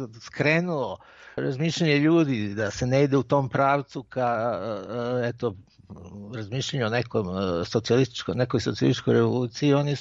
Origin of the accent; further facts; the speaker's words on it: Serbia; kakav je u Italiji na delu, kao i kod nas u Srbiji, ima zaista žestokih egzistencijalnih problema.